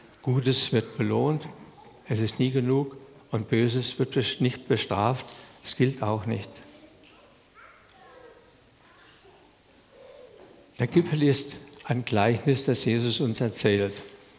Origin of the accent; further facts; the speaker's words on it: Rhineland-Palatinate, Germany; ich komme aus der Pfalz. Mein Vater hat auch Vineyard gehabt und wir haben diese Vineyard bearbeitet. Ich durfte als Kind manchmal mit.